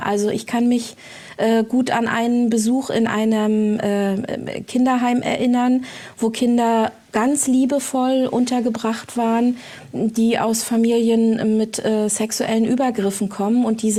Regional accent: Rostock, Mecklenburg-Vorpommern, Germany; born there; Ja, ich bin in Rostock geboren, genau.

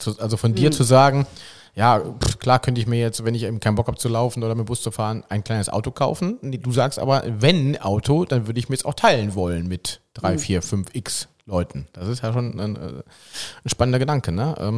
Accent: North Rhine-Westphalia, Germany; ich komme selber aus dem Oberbergischen, auf dem Land

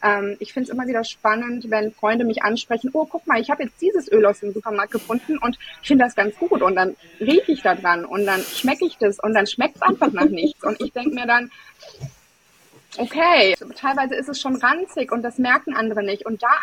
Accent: Apulia, Italy; born there; German is a second language; moved away; ich habe italienische Wurzeln, ich bin in Apulien geboren

